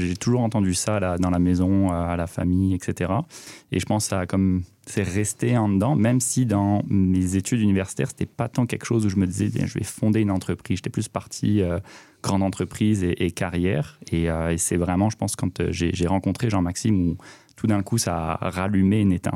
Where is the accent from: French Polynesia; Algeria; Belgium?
French Polynesia; Tahiti, Windward Islands; also born or lived in France; now in Montreal, Canada; Français, immigré à Montréal depuis 10 ans, bientôt 11. Je suis né en France. J'ai grandi sur la petite île de Tahiti en Polynésie française, pas très loin de Bora Bora, que beaucoup de gens connaissent. J'ai immigré à Montréal en 2013.